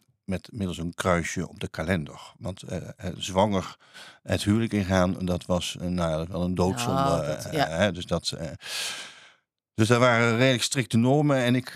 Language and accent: Dutch; North Brabant, Netherlands; born there; Ja, ik kom van origine. Ik ben geboren in West-Brabant, in een klein dorpje. Wauw, dat ligt tussen Roosendaal en Bergen-op-Zoom.